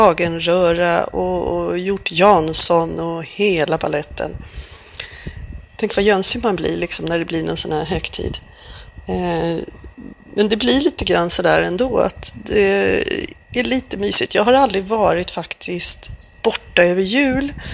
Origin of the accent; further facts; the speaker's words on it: Sweden; now in Thailand; Vi är som svensk kan man väl säga, så är det mitt i påsken.